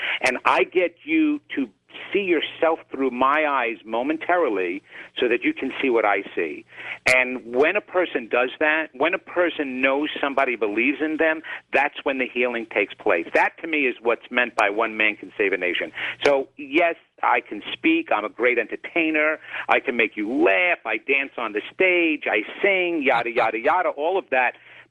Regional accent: New York, United States; Yeah, you're on the West. I'm from the East. It is so hard breaking through another New Yorker

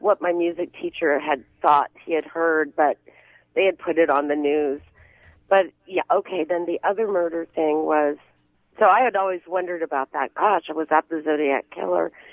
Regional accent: Palo Alto, California, United States; And I grew up in Palo Alto.

